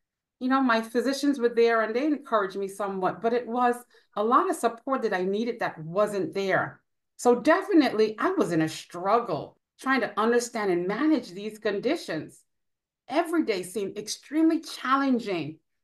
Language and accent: English; North Lauderdale, Florida, United States; I'm from North Lauderdale, Florida.